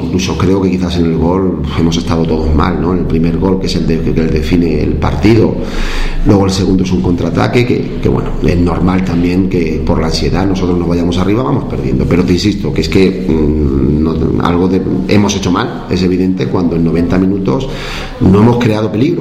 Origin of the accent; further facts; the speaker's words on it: Pozuelo, Castilla-La Mancha, Spain; yo soy manchego, soy de Ciudad Real, de Pozuelo, un pueblo